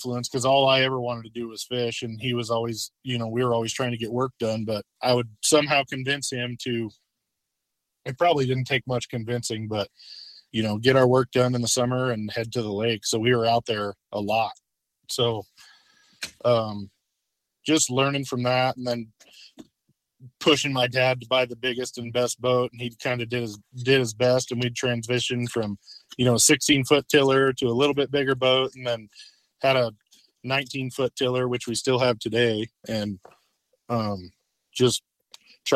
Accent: Nebraska, United States; I grew up in Western Nebraska on a small farm, at the west end of Lake McConaughey.

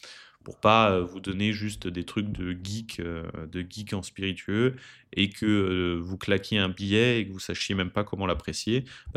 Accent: Marcoussis, Île-de-France, France; moi, je viens de Marcoussis, j'ai passé toute ma jeunesse, de mes 0 à mes 25 ans à Marcoussis

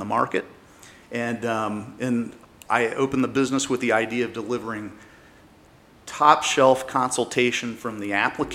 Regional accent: Cincinnati, Ohio, United States; now in Dayton, United States; Actually, my career brought me to Dayton, but I grew up primarily in Cincinnati.

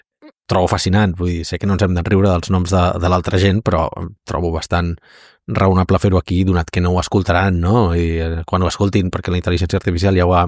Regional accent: Catalonia, Spain; ei, que nosaltres també som catalans, eh?

